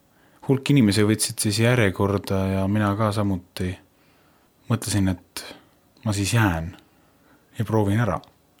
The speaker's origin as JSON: {"language": "Estonian", "town": "Tallinn", "region": "Harju County", "country": "Estonia", "said": "Olen pärit Tallinnast"}